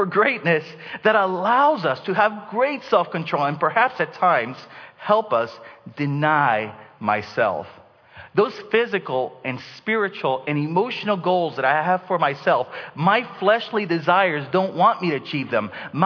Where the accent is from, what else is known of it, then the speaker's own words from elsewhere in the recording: Denver, Colorado, United States; I'm from Denver.